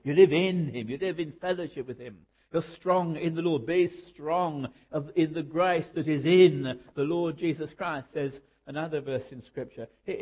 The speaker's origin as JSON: {"language": "English", "region": "Nairobi", "country": "Kenya", "said": "as you've heard. I come from Nairobi in Kenya, where I pastor a church called Crisco Central Church."}